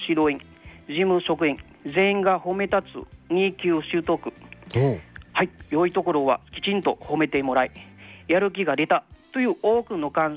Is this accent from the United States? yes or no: no; Vietnam; Japanese is a second language; now in Japan; はい、ベトナム出身です。